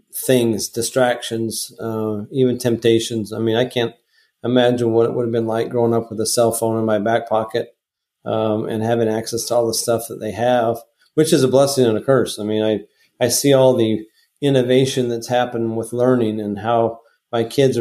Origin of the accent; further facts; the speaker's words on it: Utah, United States; And, you know, growing up in Utah, when you're surrounded by Latter-day Saints, it was a little different.